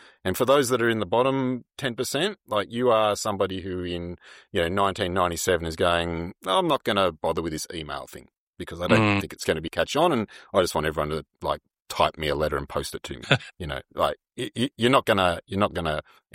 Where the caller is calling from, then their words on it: Melbourne, Victoria, Australia; Well, I'm down in Melbourne, so raining at the moment